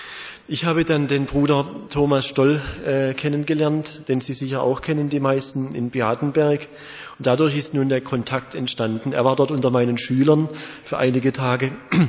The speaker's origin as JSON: {"language": "German", "town": "Pforzheim", "region": "Baden-Württemberg", "country": "Germany", "tie": "born there", "said": "Ich wurde 1958 geboren in Pforzheim und 1976 wiedergeboren im lebendigen Glauben, ebenfalls in Pforzheim"}